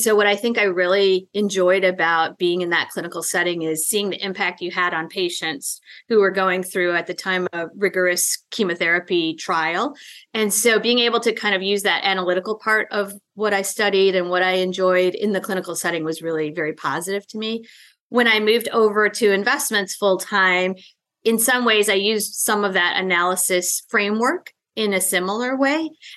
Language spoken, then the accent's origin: English; Illinois, United States; So I grew up in the suburbs of Chicago, a city you know well, and really just had a lovely upbringing